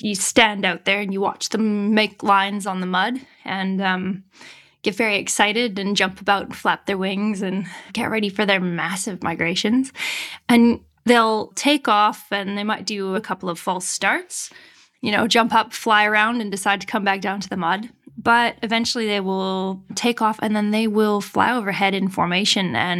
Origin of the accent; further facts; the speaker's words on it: Canada; moved away as an adult; now in Broome, Australia; And I, as you can hear from my accent, originally Canadian. I immigrated to Australia in 2009 and wasn't totally intending on staying longer than a year.